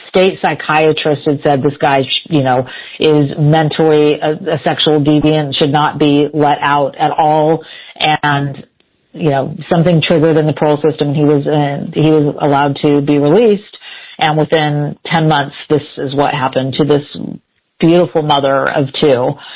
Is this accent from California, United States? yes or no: yes; Sacramento, California, United States; And I'm from Sacramento, California.